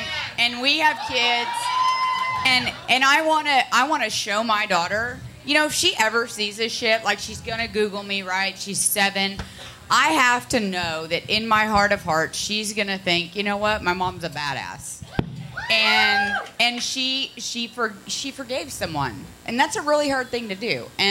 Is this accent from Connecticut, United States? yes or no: yes; Connecticut, United States; also born or lived in Ohio; Well, I'm from Connecticut and then Ohio.